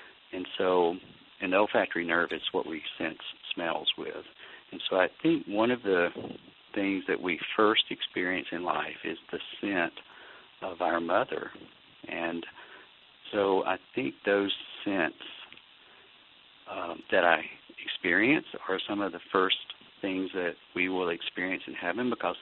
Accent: Alabama, United States; I guess growing up in Alabama, those were very common sort of senses for me.

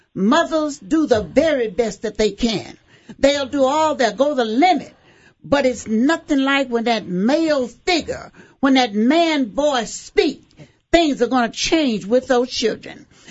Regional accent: Mississippi, United States; I came all the way from Mississippi, and I came up here to stay 2 weeks, and I've been here 43 years.

